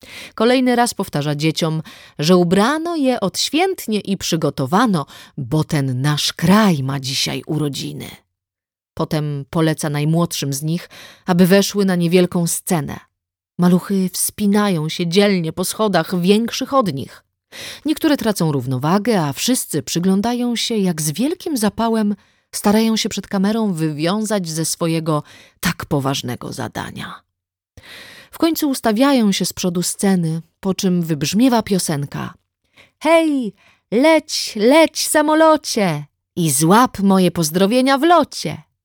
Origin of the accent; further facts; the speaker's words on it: Mecklenburg-Vorpommern, Germany; Miasto, w którym dorastałam, leży nad Bałtykiem. Miasto o hanzeatyckiej przeszłości, którego ceglany gotyk został wpisany na listę Światowego Dziedzictwa UNESCO.